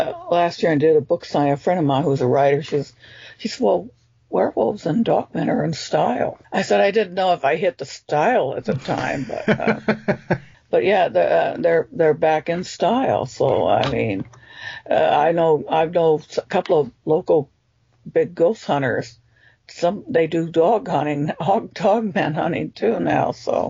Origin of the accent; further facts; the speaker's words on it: California, United States; I'm not from here originally. I'm from Mountain West California